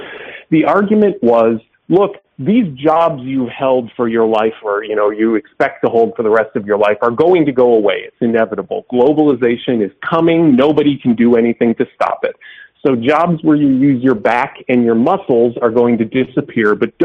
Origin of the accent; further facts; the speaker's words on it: Illinois, United States; I'm from Illinois, I spent most of my life there. I lived for 7 years in Peoria, Illinois